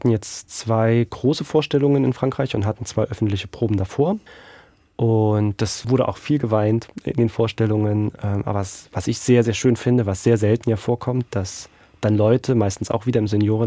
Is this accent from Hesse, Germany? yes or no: no; Elsterberg, Saxony, Germany; born or raised there; also born or lived in Greiz